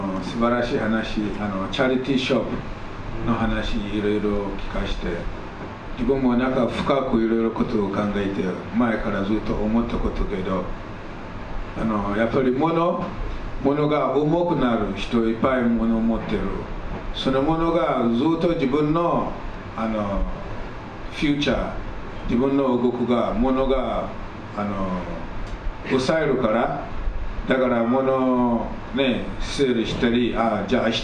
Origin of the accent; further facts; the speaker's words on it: Ghana; Japanese is a second language; 私エジプト人じゃない、ガーナ人けど、